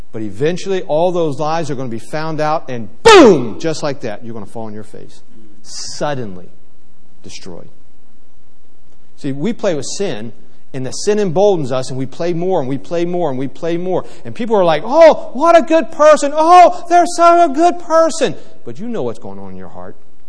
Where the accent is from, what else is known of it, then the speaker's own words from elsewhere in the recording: West Virginia, United States; when I was a kid, people took guns to school all the time. I'm from West Virginia. There were guns in cars.